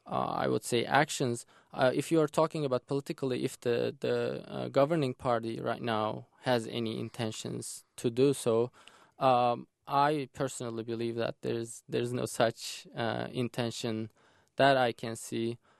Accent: Turkey; Maybe I should answer it since I'm from Turkey.

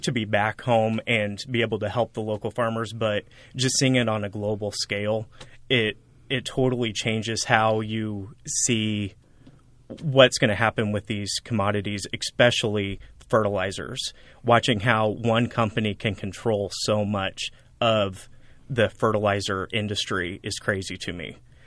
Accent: Fairmount, Illinois, United States; I grew up in Fairmount, Illinois, just east of Champaign, on a corn and soybean farm.

